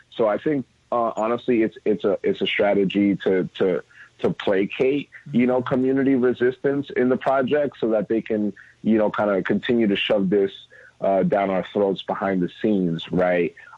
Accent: Astoria, New York, United States; the community that I grew up in here in Astoria, Queens, and in Long Island City

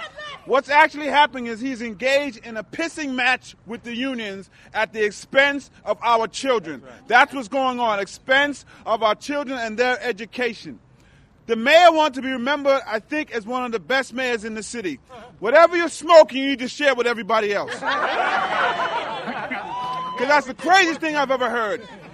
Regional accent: Brooklyn, New York, United States; I'm from Brooklyn, so excuse my language.

